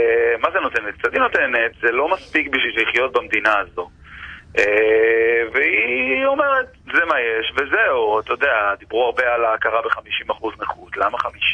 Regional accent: Tel Aviv, Tel Aviv District, Israel; אני ואלי גדלנו בדרום תל אביב.

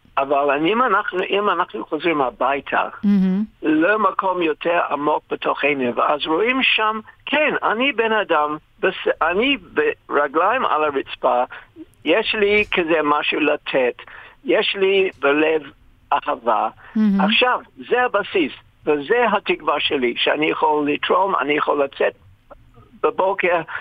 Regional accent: England, United Kingdom; Hebrew is a second language; ואני פגשתי אותו כמה פעמים באנגליה, אני איש אנגלי

